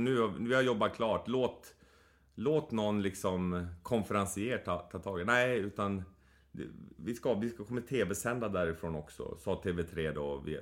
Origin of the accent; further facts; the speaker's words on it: Boden, Norrbotten County, Sweden; Och så var det där vi växte upp i Boden också. Att det var skog i närheten.